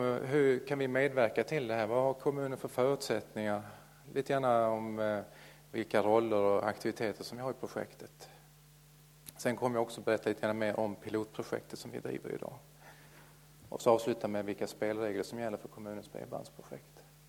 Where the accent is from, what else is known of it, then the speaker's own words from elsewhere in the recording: Skåne, Sweden; accent: Scanian; och så framförallt så pratar jag skånska som ni märker.